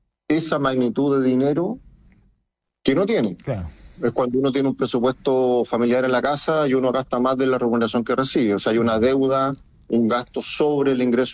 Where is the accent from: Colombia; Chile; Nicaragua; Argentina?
Chile; si les va bien a ellos, nos va bien a todos nosotros como chilenos.